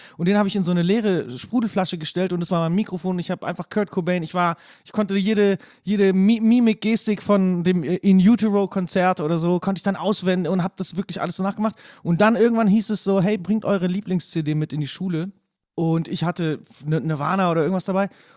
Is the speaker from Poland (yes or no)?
yes; Wrocław, Lower Silesian Voivodeship, Poland; born there; Ich bin in Breslau geboren.